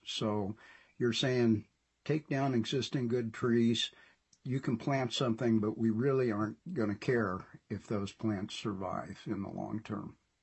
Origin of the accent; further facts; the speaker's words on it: Indianola, United States; I'm from Indianola.